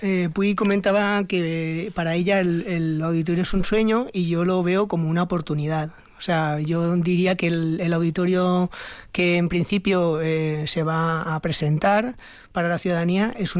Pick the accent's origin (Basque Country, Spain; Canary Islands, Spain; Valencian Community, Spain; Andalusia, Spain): Valencian Community, Spain; Pues, como bien sabes, yo vengo de fuera, ¿sí? Yo soy valenciano.